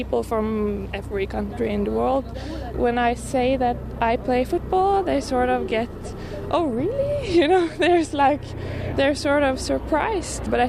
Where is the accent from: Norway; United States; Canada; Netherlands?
Norway; I come from Norway.